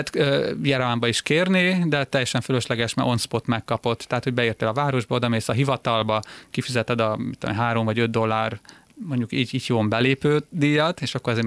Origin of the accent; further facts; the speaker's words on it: Hungary; amikor említettem stoppolásaim során, hogy én magyar vagyok